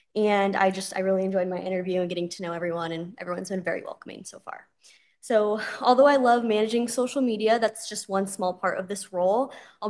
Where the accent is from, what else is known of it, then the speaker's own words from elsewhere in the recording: Tracy, California, United States; I was born and raised in Tracy, California, but I do have family in Discovery Bay. So I've spent a lot of my summers here